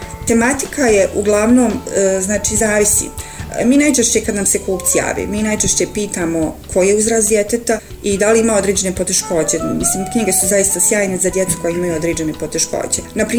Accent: Zenica, Federation of Bosnia and Herzegovina, Bosnia & Herzegovina; rođena sam u Zenici, završila osnovnu i srednju školu u Zenici.

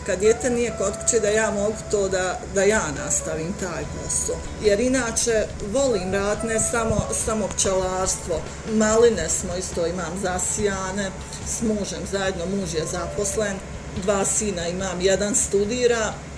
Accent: Kakanj, Federation of Bosnia and Herzegovina, Bosnia & Herzegovina; dolazim iz Kaknja. Živim u prigradskom području, 2 km od Kaknja.

